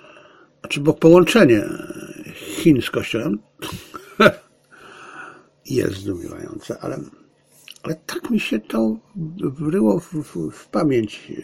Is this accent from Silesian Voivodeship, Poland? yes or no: yes; Zabrze, Silesian Voivodeship, Poland; born there; ja urodziłem się w roku 50, jak Państwu mówiłem wielokrotnie, w Zabrzu